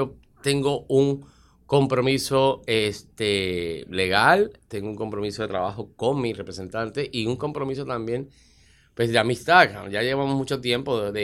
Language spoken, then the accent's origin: Spanish; Puerto Rico; Para que diéramos nuestros puntos de vista como actores puertorriqueños que hemos trabajado fuera del país.